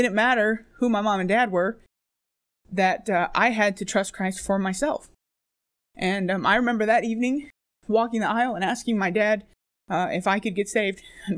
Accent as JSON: {"language": "English", "town": "Virginia Beach", "region": "Virginia", "country": "United States", "lives_now": "England", "said": "I am from Virginia Beach, Virginia, and a missionary to England. My dad is a pastor. He was pastoring before I was born, so I've grown up in the ministry with my family"}